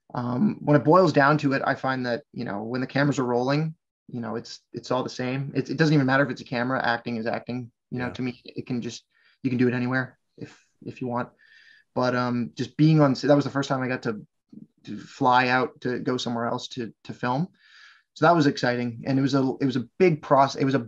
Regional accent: Nova Scotia, Canada; I am from Nova Scotia.

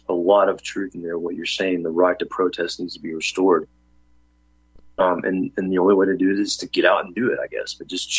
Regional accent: Mayfield, Kentucky, United States; one of the most heinous murders that has happened recently in my childhood small town, my hometown of Mayfield, Kentucky.

